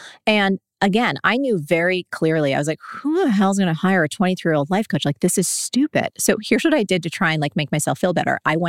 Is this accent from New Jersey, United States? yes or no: yes; New Jersey, United States; And I'm from Jersey. So I make up words all the time.